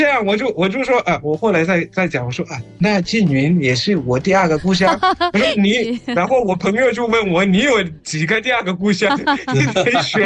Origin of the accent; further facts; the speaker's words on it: Zimbabwe; Chinese is a second language; 感谢大家来收听，